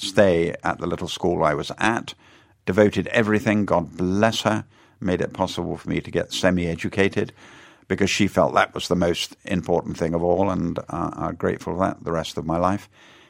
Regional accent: Weston-super-Mare, South West England, United Kingdom; In Weston-super-Mare in Somerset. I'm a West Country boy. That's where I'd have come from, my dear.

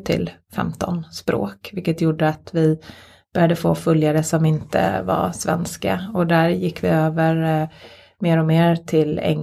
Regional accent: Sweden; Vi är ju ändå svenskar.

